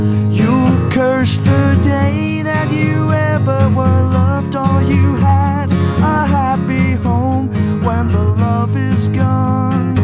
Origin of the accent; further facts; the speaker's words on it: Kansas, United States; moved away; also born or lived in New York City; I grew up in Kansas, and I moved to New York in the 80s, 86 or so.